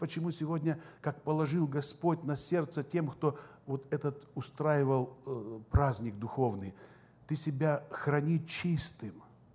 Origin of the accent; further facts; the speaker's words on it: Siberia, Russia; что я с Сибири, с России, с северной страны.